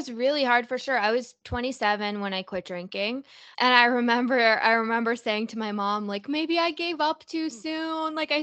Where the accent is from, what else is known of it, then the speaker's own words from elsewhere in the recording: Toronto, Ontario, Canada; Yeah, I'm from Toronto. I'm 29. I'll be 30 this year.